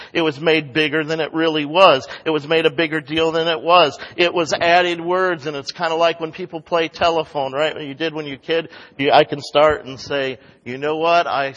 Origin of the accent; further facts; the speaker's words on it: United States; I myself, growing up in American culture, have made myself the victim far too many times.